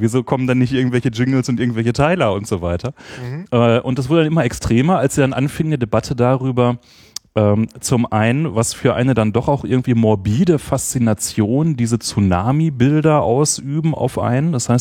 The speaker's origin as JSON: {"language": "German", "town": "Essen", "region": "North Rhine-Westphalia", "country": "Germany", "tie": "born or raised there", "also_born_or_lived": "Göttingen", "moved": "as an adult", "lives_now": "Berlin, Germany", "said": "Geboren in Essen, dann direkt nach dem Abi nach Göttingen und dort dann 20 Jahre studiert"}